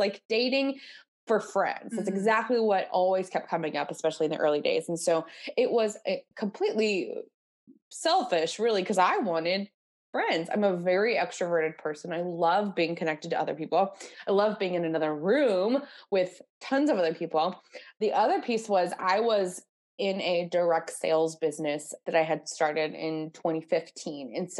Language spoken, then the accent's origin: English; Texas, United States; I grew up in Texas, in North Texas, went to a small school in Arkansas